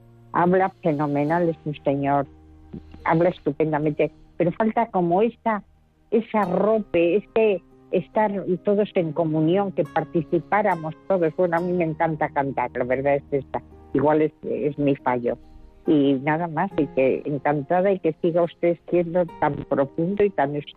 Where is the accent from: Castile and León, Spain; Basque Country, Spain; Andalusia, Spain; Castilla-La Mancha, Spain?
Basque Country, Spain; San Sebastián; Yo soy de San Sebastián.